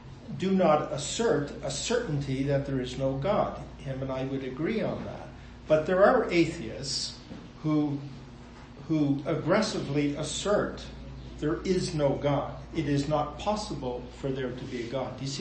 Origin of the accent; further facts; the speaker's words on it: Canada; I'm Canadian, so it has taken some time to appreciate the special situation in the States